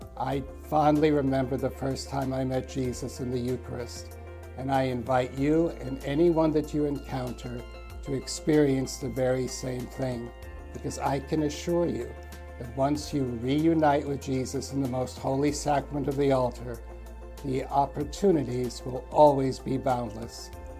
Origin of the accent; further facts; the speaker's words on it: Manhattan, New York, United States; Now, I grew up in New York, in Manhattan, at the National Shrine of St. Anne on 12th Street between 4th and 3rd Avenue. It was a small parish, a bit poor.